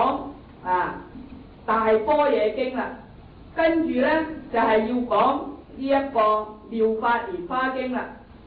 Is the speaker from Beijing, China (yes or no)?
no; Guangdong, China; 有的时候我们广东人说斋呢好像举起上来就乱龙那样